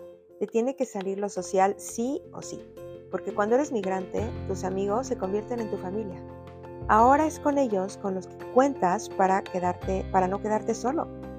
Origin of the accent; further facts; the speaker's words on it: Mexico; moved away; no se trataba de seguir en mi burbuja de mi país de origen, en mi caso es México